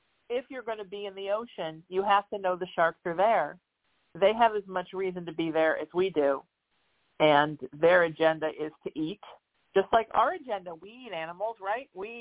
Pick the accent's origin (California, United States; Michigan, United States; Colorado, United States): California, United States; Huntington Beach; I grew up in Surf City in Huntington Beach, California, and I live there again now this summer.